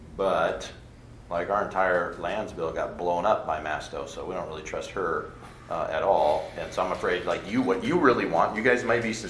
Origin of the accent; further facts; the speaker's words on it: Boulder City, Nevada, United States; I'm from Boulder City. I don't trust the new people in Boulder City